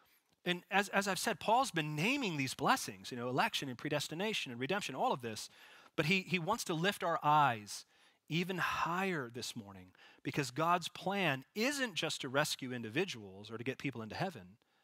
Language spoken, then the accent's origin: English; Pacific Northwest, United States; It's like I'm from the Northwest, if you had an apple orchard and it's harvest time